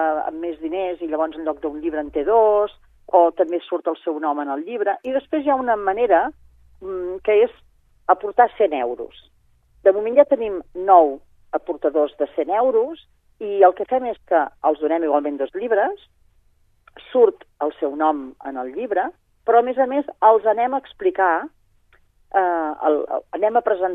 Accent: Sabadell, Catalonia, Spain; moved away as an adult; Jo sóc de Sabadell, tot i que em vaig marxar als 21 anys i ja no he tornat, i tinc família a Sabadell

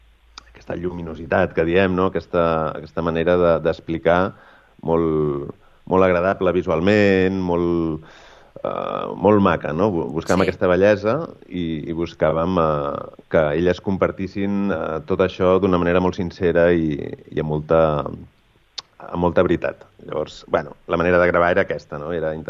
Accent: Sabadell, Catalonia, Spain; perquè sóc de Sabadell i tinc molt carinyo a aquesta ciutat i tinc molta família també

